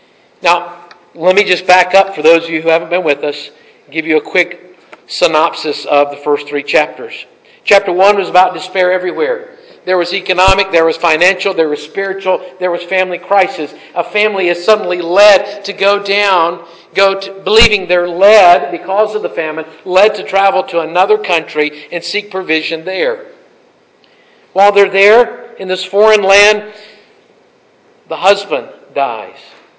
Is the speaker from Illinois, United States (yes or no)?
no; Ellenboro, North Carolina, United States; I grew up in Ellenboro, and I can assure you, Chimney Rock is not there.